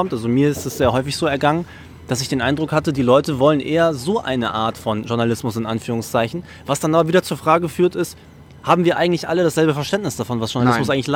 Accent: Hamburg, Germany; aus Hamburg.

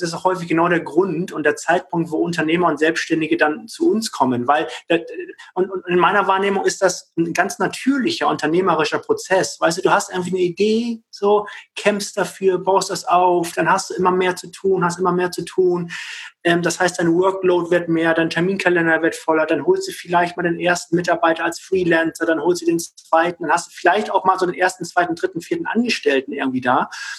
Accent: Hamburg, Germany; ich komme aus Hamburg, ich komme vom flachen Land, ich habe keine Ahnung von Bergsteigen.

